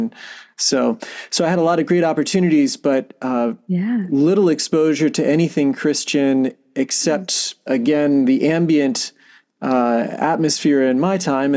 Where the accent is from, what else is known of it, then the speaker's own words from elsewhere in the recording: Virginia, United States; also born or lived in Connecticut; Well, I grew up in a Navy family. I was My dad was in submarines, so I started in Connecticut, lived there only 2 years and moved another five or six times, cross country four times. Eventually landed in Northern Virginia for high school